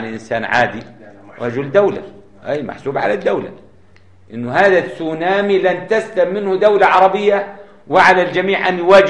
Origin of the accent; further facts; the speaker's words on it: Jordan; لماذا عندنا في الأردن إنه كل الموظفين الآن جملة واحدة بما فيهم أستاذ الجامعة لا تجد واحد يكفيه مرتبه؟